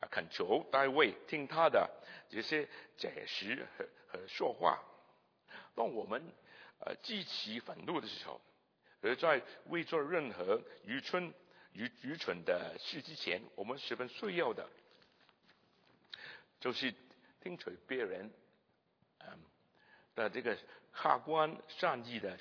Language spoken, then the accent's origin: Chinese; China; 我们中国人普遍的倾向就是默默的压制自己的怒气或是暗暗的希冀来报复